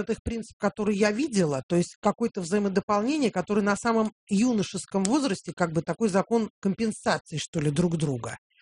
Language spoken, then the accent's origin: Russian; Tashkent, Uzbekistan; moved away as an adult; also born or lived in Tetyushi, Russia; now in Moscow, Russia; Родился в Тетюшах на Волге, да. Потом пожил долгое время в Ташкенте, умудрился кончить там школу вместе с Чуйковым.